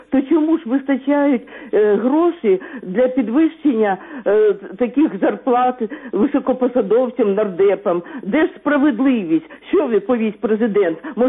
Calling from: Sumy Oblast, Ukraine

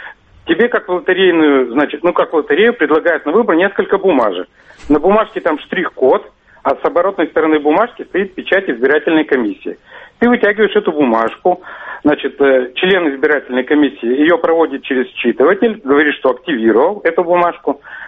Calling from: Yoshkar-Ola, Mari El, Russia; Значит, я вот звоню из Иошкар-Олы.

